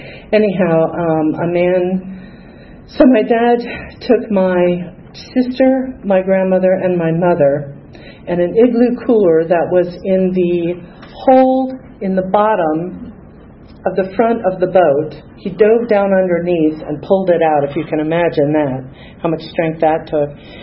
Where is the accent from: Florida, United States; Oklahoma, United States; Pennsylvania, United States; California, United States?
Florida, United States; Sarasota; I grew up in Sarasota, Florida, and until I was age 12, I was daddy's princess. My parents were Catholic